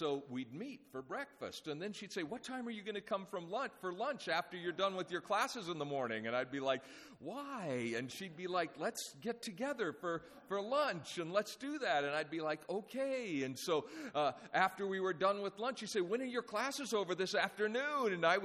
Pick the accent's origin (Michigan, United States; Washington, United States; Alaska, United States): Washington, United States; moved away as an adult; I had somehow ended up in Canada, in Alberta, at the college there, even though I was from Northwest Washington State, but I ended up in Canada